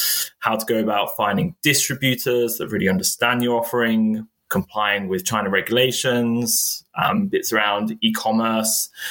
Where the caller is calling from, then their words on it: Oxford, South East England, United Kingdom; So I am joining you from surprisingly sunny and warm UK. Specifically speaking to you from my home base near Oxford today.